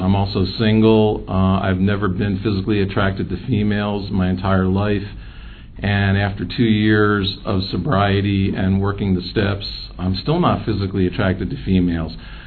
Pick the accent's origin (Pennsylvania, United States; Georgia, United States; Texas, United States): Georgia, United States; Atlanta; I'm from Atlanta, Georgia